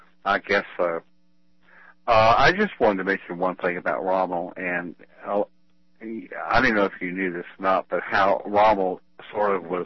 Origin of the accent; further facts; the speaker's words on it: Camden, South Carolina, United States; the mayor of my hometown, Camden, South Carolina